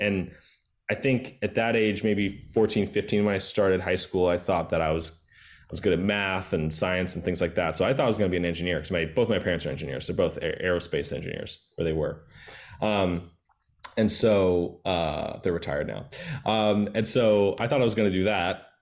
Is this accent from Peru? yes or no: no; San Diego, California, United States; Very fond memories of growing up in San Diego. It's a beach town. You can see the ocean from my parents' house.